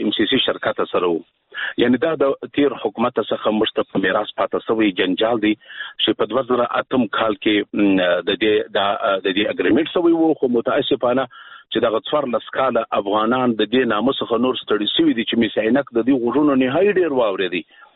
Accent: Afghanistan; موږ افغانان یو

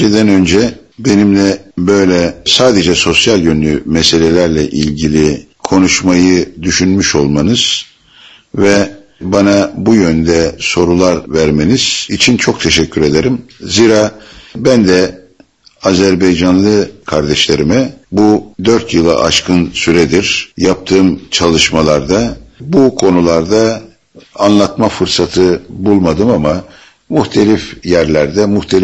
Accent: Kuşadası, İzmir, Turkey; born there; ben Türkiye'nin İzmir'e yakın batısında, garbında yani Kuşadası kasabasında 1940 yılında doğdum ve 7 yaşına kadar orada kaldım.

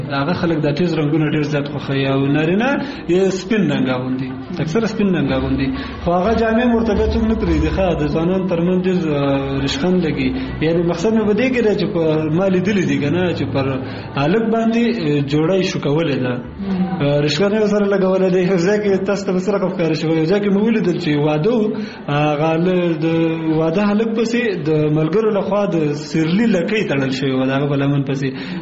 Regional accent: Kunar, Afghanistan; also born or lived in Nuristan; تاته ما مخکې وویل چې زه اصلا د کونړ ولایت اوسیدونکی یم.

